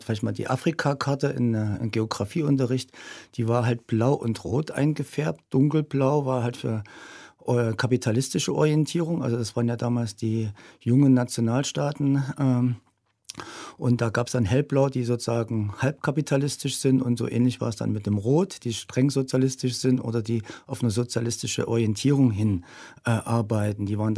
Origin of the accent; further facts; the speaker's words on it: East Germany, Germany; born there; Ja, ich bin in der DDR geboren